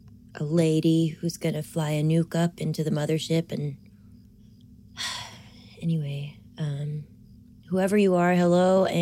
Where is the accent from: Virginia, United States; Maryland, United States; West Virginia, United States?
Maryland, United States; Baltimore; I am 31 years old. I'm from Baltimore, and I'm dying.